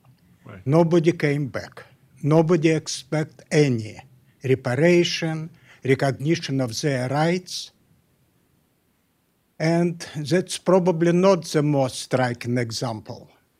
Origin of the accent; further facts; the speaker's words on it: Russia; English is a second language; from Russia, that's enough.